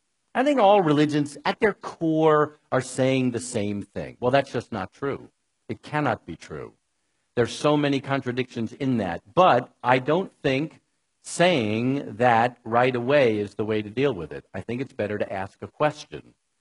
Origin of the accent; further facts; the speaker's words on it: New York, United States; please remember, I'm from New York and I'm Jewish.